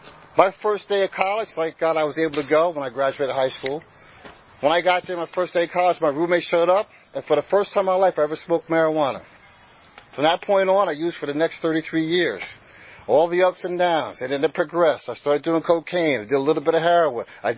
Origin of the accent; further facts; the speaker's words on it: New Jersey, United States; Yeah, I'm from New Jersey, so some of you guys who are Pittsburgh fans, you're not going to like it, so I understand. But I was born and raised in North Jersey.